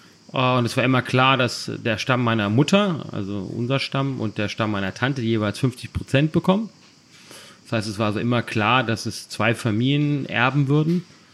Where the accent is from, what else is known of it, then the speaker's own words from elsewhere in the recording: Düsseldorf, North Rhine-Westphalia, Germany; Also ich bin ja Düsseldorfer.